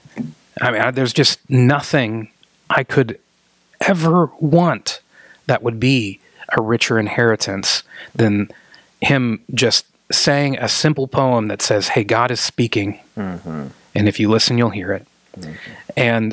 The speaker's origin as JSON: {"language": "English", "region": "Georgia", "country": "United States", "said": "I'm originally from Georgia."}